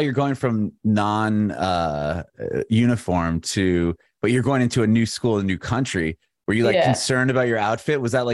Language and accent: English; United States; I'm American, so I don't understand anything about like the, proximity cool.